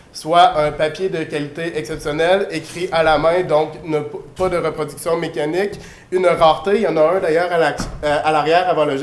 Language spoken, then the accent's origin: French; Rimouski, Quebec, Canada; J'ai malheureusement pas pu amener parce que je viens de Rimouski, fait que j'ai pas pu traîner ma bibliothèque avec moi.